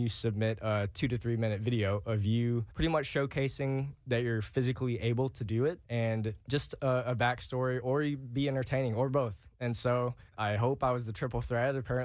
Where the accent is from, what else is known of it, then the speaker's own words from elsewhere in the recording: Fayetteville, Georgia, United States; I grew up Metro Atlanta, so Fayetteville, Hampton area.